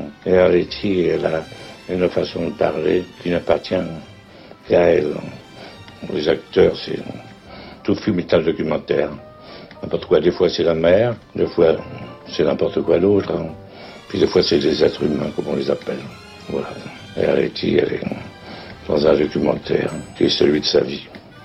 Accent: Neuilly-sur-Seine, Île-de-France, France; born there; Moi, je suis né pas loin, à Neuilly.

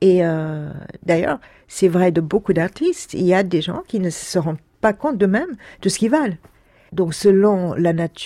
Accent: United States; French is a second language; now in France; Je suis américaine, mais je suis en France depuis longtemps.

